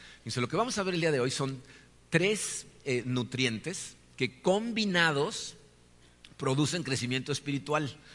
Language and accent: Spanish; Mexico; Cuando México manda un embajador a otro país, es el representante de nuestro país allá.